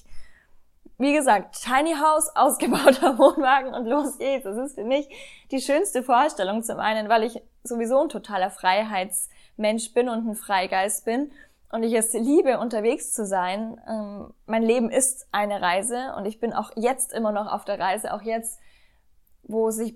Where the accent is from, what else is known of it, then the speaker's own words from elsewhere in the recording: Amberg, Bavaria, Germany; born there; Meine Heimat, also an dem der Ort, an dem ich geboren wurde, der ist auch toll. Das ist Amberg in der Oberpfalz, vielleicht kennst du den sogar. Und es ist eine schöne Kleinstadt